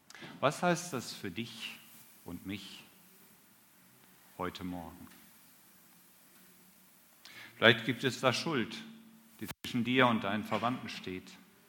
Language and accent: German; Kamp-Lintfort, North Rhine-Westphalia, Germany; Das lag ziemlich nahe an unserer alten Heimat. Wir kommen aus Camp Lindfort.